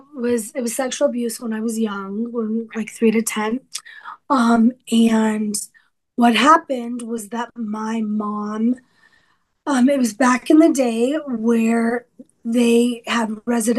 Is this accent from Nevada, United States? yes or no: yes; Las Vegas, Nevada, United States; And so I was born and raised in Las Vegas, which isn't my fault. I just showed up on the scene.